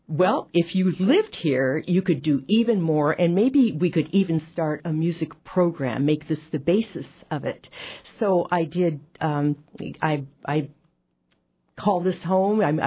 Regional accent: Chicago, Illinois, United States; Actually, I grew up in Chicago.

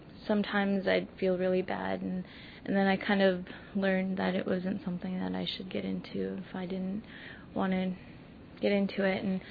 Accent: Dillingham, Alaska, United States; I was born and raised in Dillingham, Alaska.

